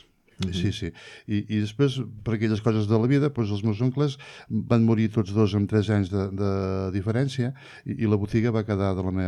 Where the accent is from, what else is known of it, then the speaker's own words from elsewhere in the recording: L'Espluga de Francolí, Catalonia, Spain; also born or lived in Reus; jo vaig néixer a Reus, perquè en aquell moment un anava a néixer a Reus, però sí, sí, tret d'haver nascut a Reus, sempre he viscut a l'Espluga, tret d'alguna temporadeta